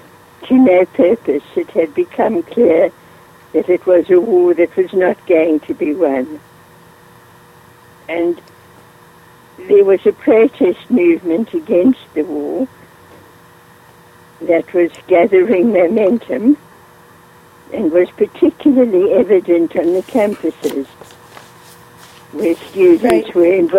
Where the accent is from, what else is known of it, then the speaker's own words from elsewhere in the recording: Eastern Cape, South Africa; I grew up in the Eastern Cape, and came to hate racial discrimination, partly because of what I observed in South Africa, and partly because of being Jewish